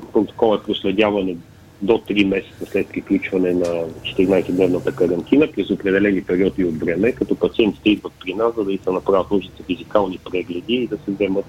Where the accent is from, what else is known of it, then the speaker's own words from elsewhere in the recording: Pleven, Pleven Province, Bulgaria; Не, първо защото съм от Плевен.